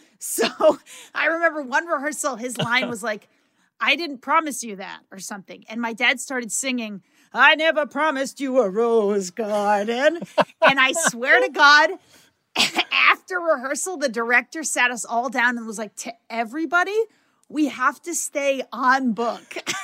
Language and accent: English; Seekonk, Massachusetts, United States; So I grew up in Seekonk, Massachusetts.